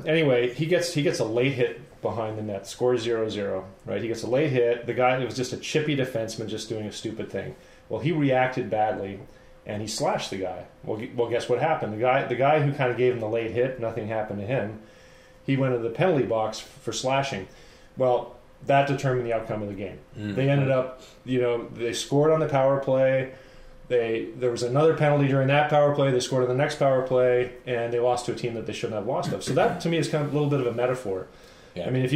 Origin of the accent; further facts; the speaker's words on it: Northeast, United States; And I'm from the East Coast.